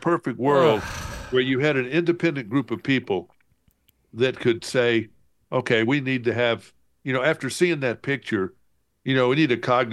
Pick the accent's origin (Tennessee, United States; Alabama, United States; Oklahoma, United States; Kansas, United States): Alabama, United States; Montgomery; In my hometown of Montgomery